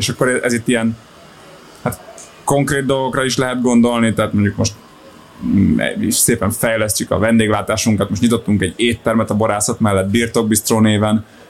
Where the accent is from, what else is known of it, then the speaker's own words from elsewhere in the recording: Solymár, Pest, Hungary; mert én Solymáron nőttem fel, meg Budapesten jártam gimibe